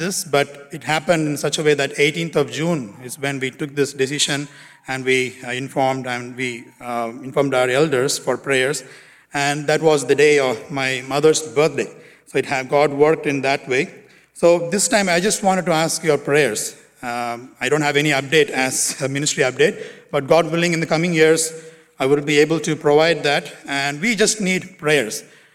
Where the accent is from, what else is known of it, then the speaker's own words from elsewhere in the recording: Toronto, Ontario, Canada; we are from Toronto, Hilltop Bible Chapel.